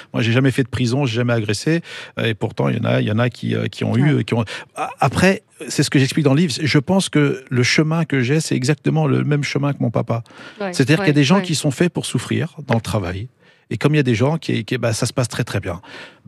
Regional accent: France; born there; moi je suis né en France, j'aime mon pays l'Algérie, j'aime la France parce que mes enfants sont nés ici aussi et que mon père a émigré en France

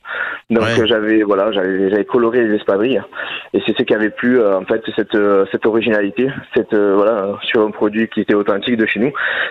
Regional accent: Perpignan, Occitanie, France; bien en plus qu'à nous on est de Perpignan, donc c'est vrai qu'on ne passe pas tous les jours devant le palais

